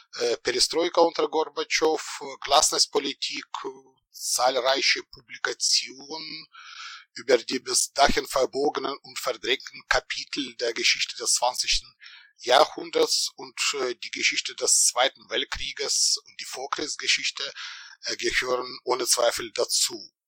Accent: Ukraine; ich bin in der Ukraine geboren und aufgewachsen oder, wenn wir zeithistorisch korrekt bleiben, in der Sowjetunion, in der Noch-Sowjetunion.

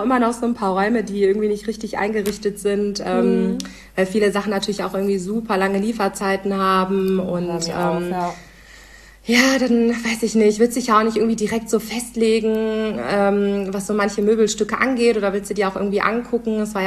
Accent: Husum, Schleswig-Holstein, Germany; Ursprünglich komme ich nämlich aus Husum.

